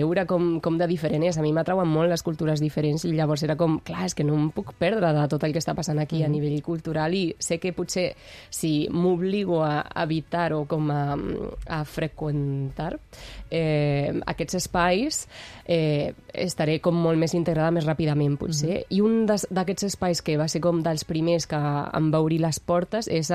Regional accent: Argentina; accent: Argentine; Evidentment, el més fàcil és parlar amb el meu accent, diguem-ne, argentí, com...

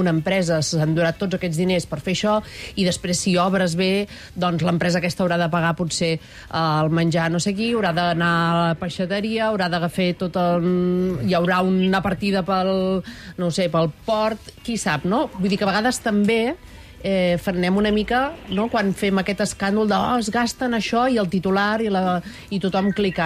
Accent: Santa Coloma de Queralt, Catalonia, Spain; el meu poble, que ho he dit abans, Santa Coloma de Queralt

